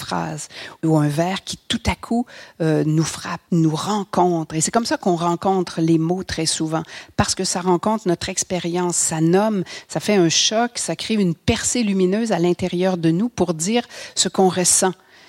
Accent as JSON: {"language": "French", "town": "Quebec City", "region": "Quebec", "country": "Canada", "tie": "born or raised there", "said": "Et on habitait à Québec, je suis née à Québec, donc près du fleuve"}